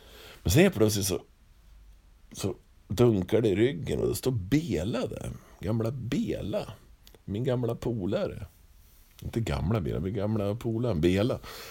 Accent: Västmanland County, Sweden; Och jag är västmanlänning, så det kallas ju att vara rumpmas nästan.

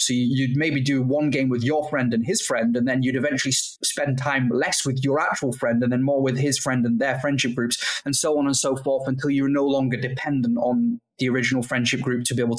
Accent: Kendal, North West England, United Kingdom; I am from Kendal, Cumbria, the Lake District up in the northwest of England. I'm 30 years old.

